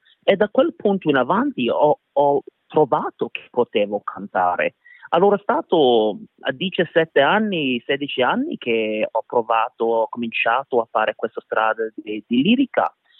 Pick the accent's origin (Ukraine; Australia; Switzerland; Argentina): Australia; Ingham, Queensland; siamo da Ingham, un piccolo villaggio, diciamo un'ora a nord di Townsville, praticamente di 90% italiani siciliani che sono venuti per fare la canna da zucchero.